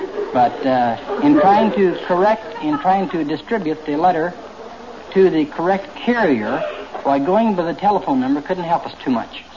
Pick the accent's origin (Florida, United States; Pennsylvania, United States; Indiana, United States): Indiana, United States; Crawfordsville; Groucho, my home is originally in Crawfordsville, Indiana.